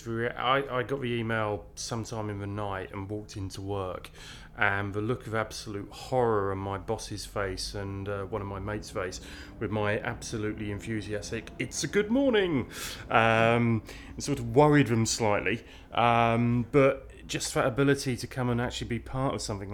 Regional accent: Liverpool, North West England, United Kingdom; I'm 37 and I'm down from Liverpool.

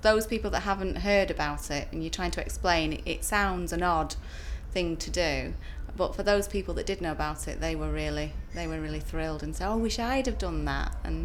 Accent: Glossop, East Midlands, United Kingdom; I'm 41 and I come from Glasson, Derbyshire.

